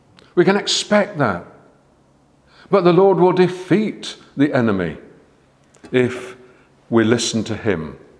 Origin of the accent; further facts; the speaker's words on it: United Kingdom; I'm a British male